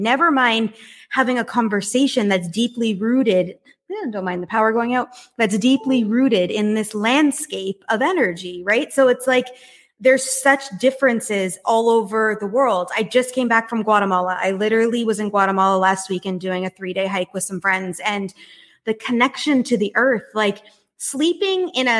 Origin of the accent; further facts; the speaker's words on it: Canada; now in Costa Rica; I live in Costa Rica now. I'm Canadian